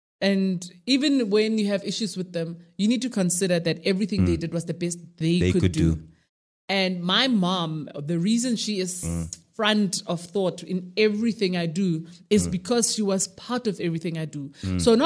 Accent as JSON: {"language": "English", "town": "Mafikeng", "region": "North West", "country": "South Africa", "tie": "born or raised there", "said": "That's Mafikeng, which is also, Mafikeng gets to claim me because I grew up in Mafikeng."}